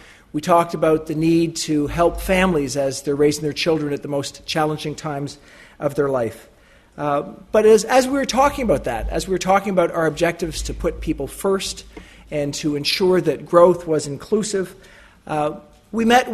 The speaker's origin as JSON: {"language": "English", "country": "Canada", "said": "as a Canadian coming abroad to someone and he's your tutor"}